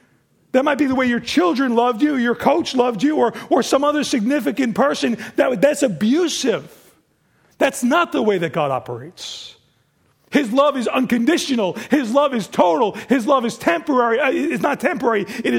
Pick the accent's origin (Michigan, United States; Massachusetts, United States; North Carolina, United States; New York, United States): New York, United States; Farmingville; When I was young, I grew up on Waverly Avenue in Farmingville. It was a very busy street.